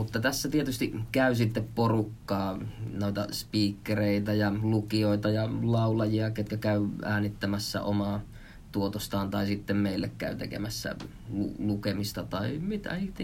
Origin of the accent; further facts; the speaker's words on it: Heinola, Päijät-Häme, Finland; born there; also born or lived in Jyväskylä / Mikkeli / Vantaa / Kerava; mä oon syntynyt Heinolassa, mutta mä oon kiertänyt Suomea oikeastaan aika lailla, että siinä on tullut Jyväskylää, Mikkeliä, Vantaata, Keravaa, Järvenpäätä ja sanoiko Vantaakin jo, mutta Vantaa ja Helsinki.